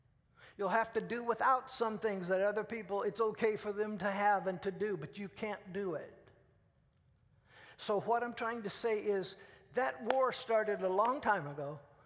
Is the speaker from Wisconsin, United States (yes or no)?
no; Peoria, Illinois, United States; also born or lived in Missouri; I was born in Missouri and raised in Peoria.